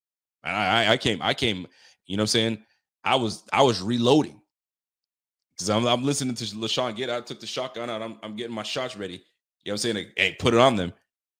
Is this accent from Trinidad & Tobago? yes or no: no; Canada; They think because I'm Canadian, I'm sweet.